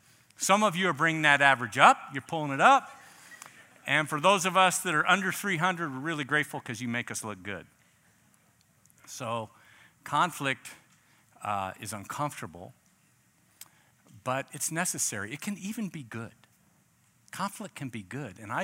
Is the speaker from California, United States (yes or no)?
no; Miami, Florida, United States; I grew up in Miami.